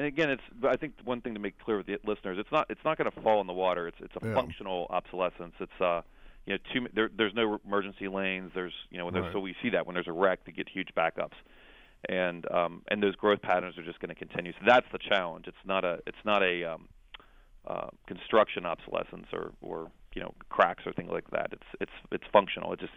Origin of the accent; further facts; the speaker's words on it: Kenton, Kentucky, United States; also born or lived in Campbell; I was born in a hospital in Campbell. I grew up in Kenton, and now I live in Boone.